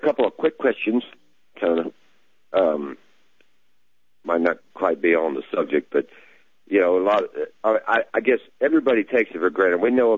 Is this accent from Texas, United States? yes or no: yes; Texas, United States; I'm an American, of course